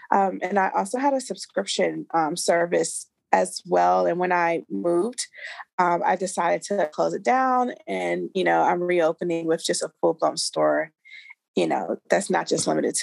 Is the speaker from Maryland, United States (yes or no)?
yes; Maryland, United States; now in Los Angeles, United States; I'm originally from Maryland, but right now I'm in LA, Los Angeles.